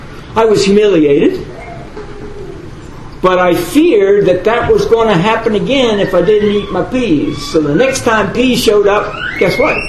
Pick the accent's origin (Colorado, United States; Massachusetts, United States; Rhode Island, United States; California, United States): California, United States; And we grew up in Southern California. We get a lot of earthquakes there.